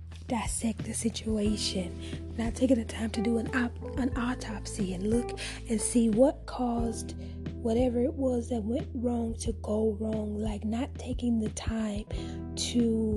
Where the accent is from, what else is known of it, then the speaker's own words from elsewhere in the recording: Natchitoches, Louisiana, United States; I am from Louisiana, Natchitoches, Louisiana to be exact. And I'm a Southern girl.